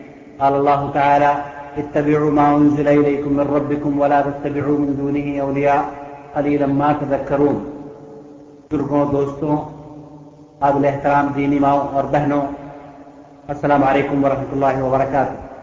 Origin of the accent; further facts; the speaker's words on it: Deoband, Uttar Pradesh, India; چونکہ میں دیوبند کا رہنے والا ہوں